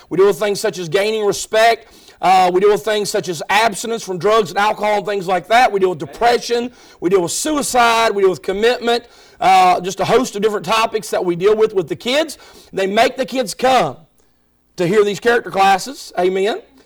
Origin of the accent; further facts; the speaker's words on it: West Virginia, United States; But over the last 10 years, that 13 years, I've been working in my home state of West Virginia.